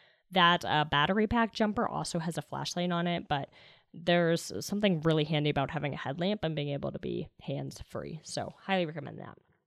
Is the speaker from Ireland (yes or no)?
no; Canada; I grew up in Canada